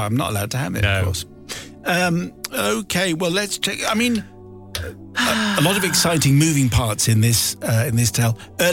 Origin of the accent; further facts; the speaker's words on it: Manchester, North West England, United Kingdom; a relatively new band from Manchester, my hometown, were performing.